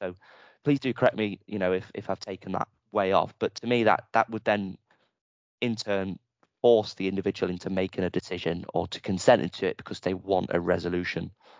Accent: Derby, East Midlands, United Kingdom; but I'm from Derby originally

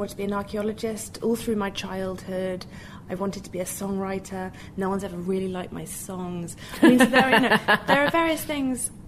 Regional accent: London, United Kingdom; because I grew up in London and...

